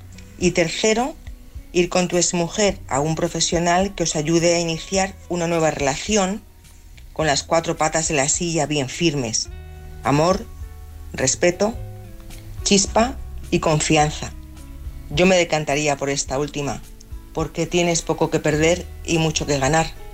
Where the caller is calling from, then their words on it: Madrid, Community of Madrid, Spain; de Madrid.